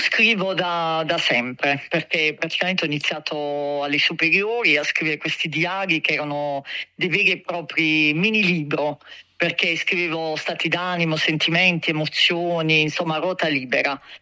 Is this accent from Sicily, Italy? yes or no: no; Bari, Apulia, Italy; Io vivo a Bari, sul mare, quindi comunque il mare che mi scorre dentro, e Barise Verace, insomma, nata qui.